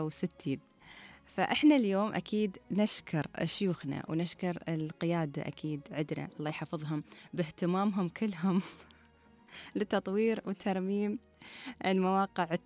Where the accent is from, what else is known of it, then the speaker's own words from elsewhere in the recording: United Arab Emirates; عندنا في الإمارات